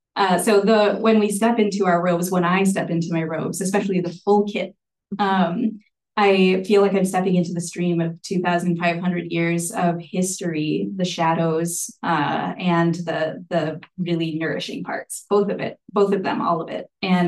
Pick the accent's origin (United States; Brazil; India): India; And I'm Indian. And so I love feeling when I put the okesa on that I'm clothing myself in a garment that my people in India or people like my people in India would have worn